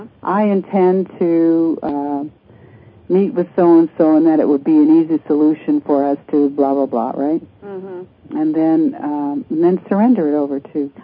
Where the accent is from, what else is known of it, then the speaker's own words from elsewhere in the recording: Canada; now in United States; If you're there in Canada, my home country, but I'm living in the States now, this is my home country.